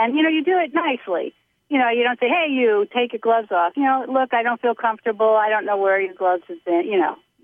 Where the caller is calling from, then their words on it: Massachusetts, United States; I'm sitting in the parking lot of Mass General Hospital in Massachusetts.